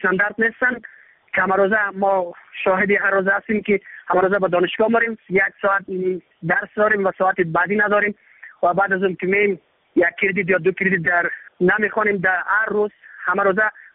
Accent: Afghanistan; کل ما افغان هستیم

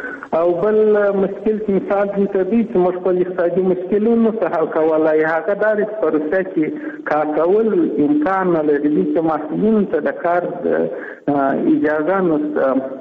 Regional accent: Afghanistan; now in Russia; موږ هم د افغانستان بچیان یو، دلته په روسیه کښې

